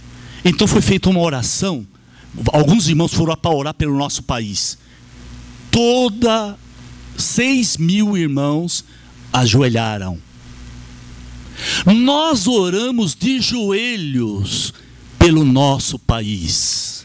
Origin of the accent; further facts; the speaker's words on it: Brazil; nós somos brasileiros. Nós estamos no Brasil.